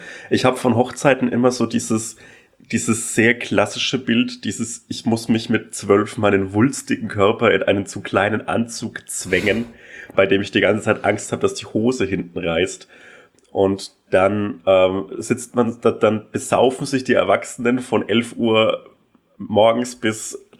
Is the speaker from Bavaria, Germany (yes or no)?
yes; Bavaria, Germany; In der fränkischen Schweiz, die oberfränkische Provinz. Die nächste Stadt hatte für mich, war wirklich eine Stadt, aber sie hatte halt 10.000 Einwohner.